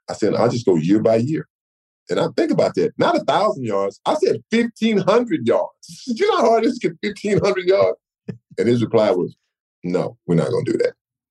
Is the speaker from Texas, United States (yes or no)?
yes; Flat, Texas, United States; I mean, I can remember waking up and because you know I think I'm from Flat, Texas. Waking up to seeing the mountains, you know, and sometimes you can see the snow on the mountains.